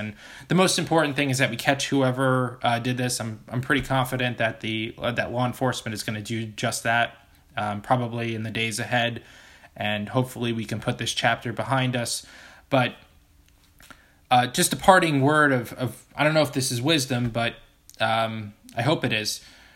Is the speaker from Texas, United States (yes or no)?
no; New Jersey, United States; Listen, I'm from Jersey, and I can tell you that in the tri-state area, when people disagree with each other, they do it loudly